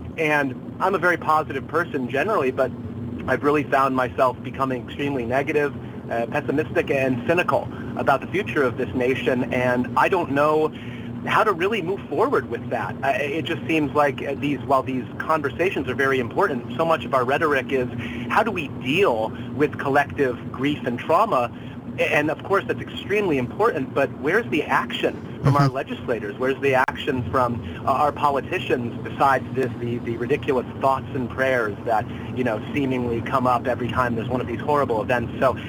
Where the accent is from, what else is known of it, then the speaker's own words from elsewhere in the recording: United States; I think as an American, you know, I keep hearing people say, oh, we live in a sick world.